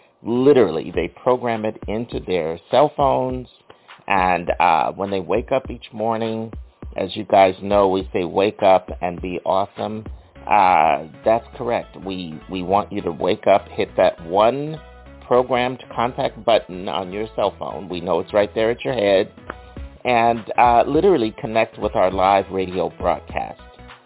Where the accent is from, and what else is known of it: Philadelphia, Pennsylvania, United States; born or raised there